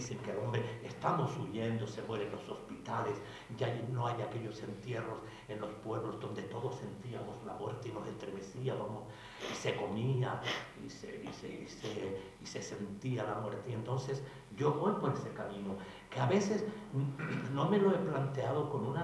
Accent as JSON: {"language": "Spanish", "region": "Canary Islands", "country": "Spain", "said": "que he tenido conciencia siempre como canario, quedándome aquí, trabajando aquí, para aquí. Entonces, he llegado a ver que soy religioso."}